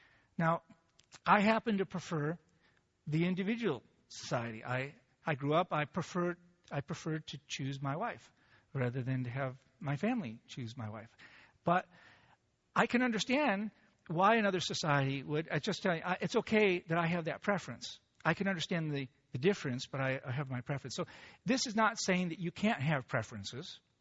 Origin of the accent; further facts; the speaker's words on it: United States; I recognize actually, growing up in America, that one of the problems we have is the way individualism is lived out in America.